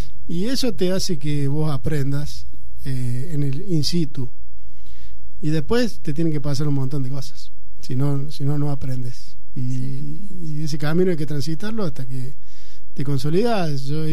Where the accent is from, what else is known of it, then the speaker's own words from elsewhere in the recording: Argentina; somos parte de la Argentina, queremos el bien de todos los argentinos y argentinas